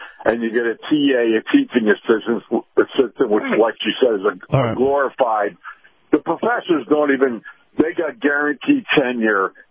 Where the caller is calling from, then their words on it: Clearwater, Florida, United States; Hey, it's … in Clearwater.